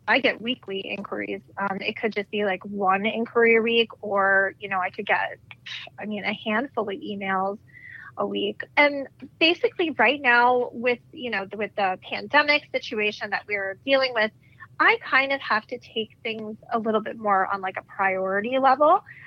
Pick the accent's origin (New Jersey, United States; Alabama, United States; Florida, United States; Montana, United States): New Jersey, United States; the house that I grew up in New Jersey definitely had paranormal activity.